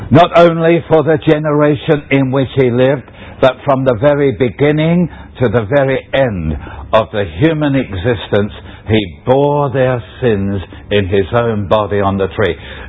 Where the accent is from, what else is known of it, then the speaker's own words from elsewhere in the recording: London, United Kingdom; born there; I was born in the East End of London.